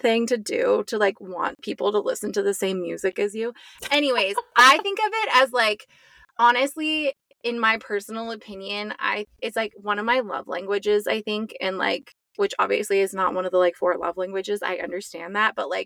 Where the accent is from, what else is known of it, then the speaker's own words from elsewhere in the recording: Mariposa, California, United States; They also just played like in my hometown in Mariposa at the Grove House last night.